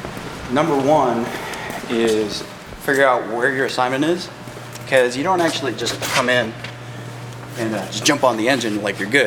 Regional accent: Weslaco, Texas, United States; born there; I was born in Weslaco, Texas, which is deep, deep south Texas, the very, very south. It's about a stone toss away from Mexico. It was boring. I didn't like it.

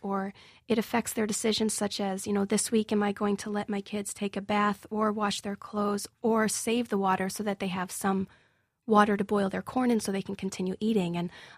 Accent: Chicago, Illinois, United States; Chicago was actually the biggest culture shock of the entire process, because, you know, I was coming to my hometown where I expected to feel so familiar with everything, but all of a sudden I kind of felt like the foreigner.

